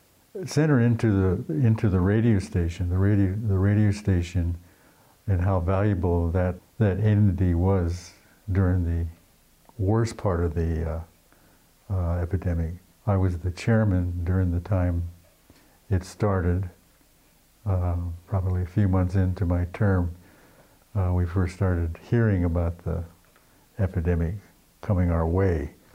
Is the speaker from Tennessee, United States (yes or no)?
no; San Francisco, California, United States; born there; I was born in San Francisco.